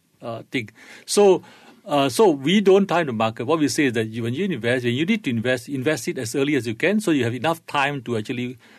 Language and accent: English; Malaysia; as a Malaysian